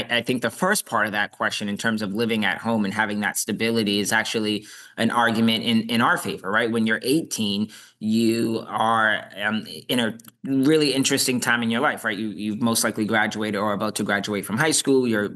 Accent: Boston, Massachusetts, United States; I come from Boston, and we learned a lot about taxation without representation.

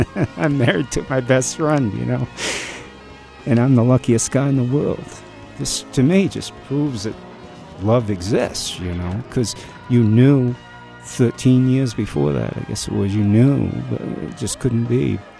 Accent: Deer Isle, Maine, United States; now in Nobleboro, United States; I live in Nobleboro, although I grew up on Deer Isle, so I still call that home.

